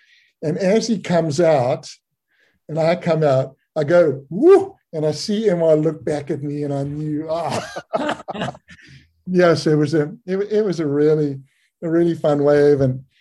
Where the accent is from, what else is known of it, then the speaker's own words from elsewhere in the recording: Bay of Plenty, New Zealand; I came from the Bay of Plenty, and you just didn't drop in ever. You waited your turn.